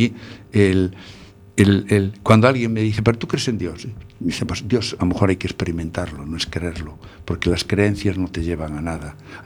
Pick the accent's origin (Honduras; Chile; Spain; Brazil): Spain; Ourense, Galicia; para mí, que cuando me crié en Orense, para mí Orense era como mi casa, porque todos nos conocíamos.